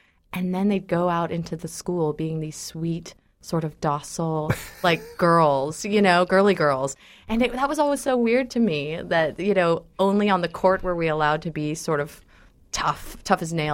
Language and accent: English; Ras Tanura, Eastern Province, Saudi Arabia; also born or lived in Baton Rouge, United States; now in Tulsa, United States; up, you know, in the biggest refinery town in the world, Ras Tanura, Saudi Arabia. So even if I wasn't born and raised in East Texas, I know a little bit about refinery towns. And of course, now here I am in Tulsa.